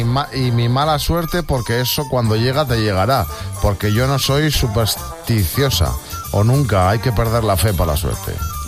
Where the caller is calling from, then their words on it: L'Hospitalet de Llobregat, Catalonia, Spain; de Hospitalet de Llobregat.